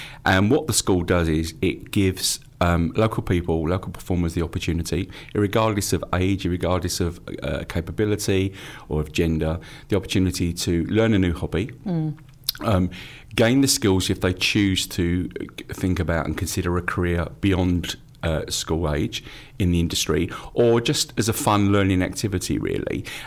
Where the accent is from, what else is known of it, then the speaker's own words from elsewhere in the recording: London, United Kingdom; I was originally from East London